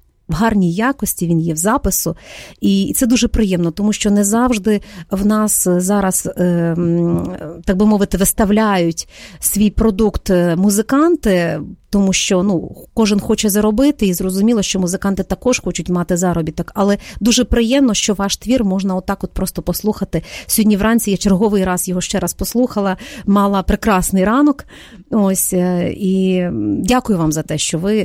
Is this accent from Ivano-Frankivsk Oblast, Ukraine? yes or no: no; Ternopil Oblast, Ukraine; я родом із Чортківського району Тернопільської області.